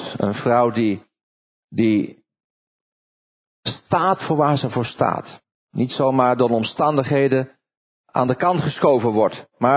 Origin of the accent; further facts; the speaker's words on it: Netherlands; En wij als Nederlanders staan toch een heel eind boven in feite.